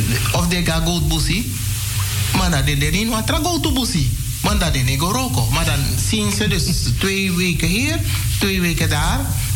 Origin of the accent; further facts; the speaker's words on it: Suriname; Want ik ben Surinamer. Ik ben geen Antilliaan.